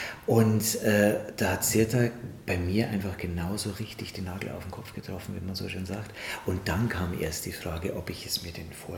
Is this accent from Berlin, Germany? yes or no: no; Regensburg, Bavaria, Germany; born there; Ich bin ein gebürtiger Regensburger, also ein richtiger Regensburger Kindl, wie man so schön sagt.